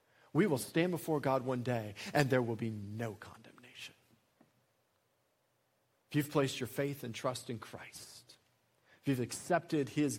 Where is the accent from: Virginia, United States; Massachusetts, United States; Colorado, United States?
Colorado, United States; Right now, as you guys know, I grew up in Colorado, and so I am a Denver sports fan.